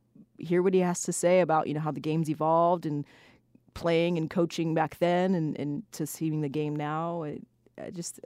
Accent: California, United States; But growing up in California, hockey's there, but it's not like one of the sports that we really follow

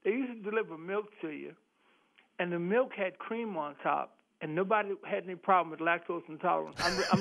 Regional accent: New Orleans, Louisiana, United States; Listen, growing up in New Orleans, we used to have it. Bombs, food store right there on Tulane Avenue

